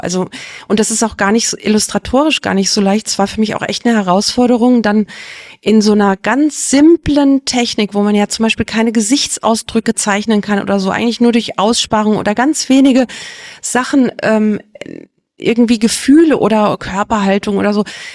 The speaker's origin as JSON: {"language": "German", "town": "Giessen", "region": "Hesse", "country": "Germany", "tie": "born or raised there"}